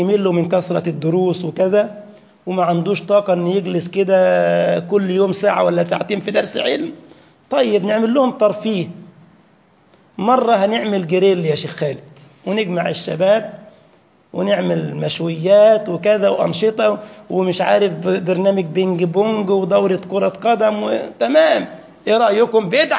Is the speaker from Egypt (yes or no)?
yes; Egypt; أذكر في بلدنا مصر جاءني من شاب من هؤلاء